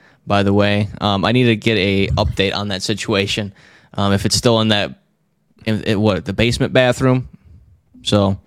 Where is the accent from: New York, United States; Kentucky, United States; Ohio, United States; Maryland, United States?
Ohio, United States; Cleveland Heights; We are actually both from the Heights. I was born in Cleveland Heights.